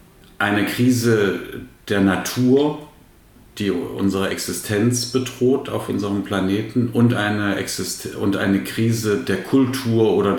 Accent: Kassel, Hesse, Germany; ich komme aus Kassel.

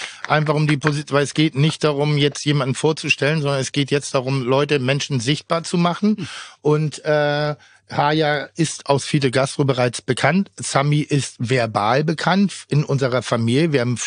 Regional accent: Germany; ich bin als Deutscher natürlich betroffen, aber als deutscher weißer Mann, vermeintlich mit einer christlichen Grunderziehung, habe ich mit dem Konflikt eigentlich nichts zu tun.

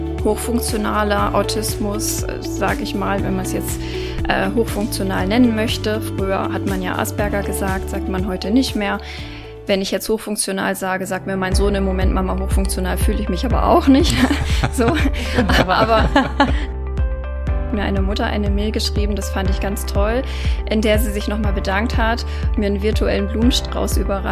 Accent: Buchholz in der Nordheide, Lower Saxony, Germany; Ich bin 43 Jahre alt. Ich komme aus Buchholz in der Nordheide

